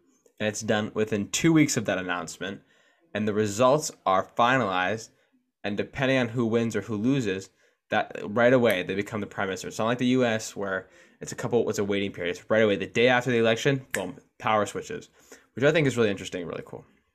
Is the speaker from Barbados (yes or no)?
no; Canada; I am Canadian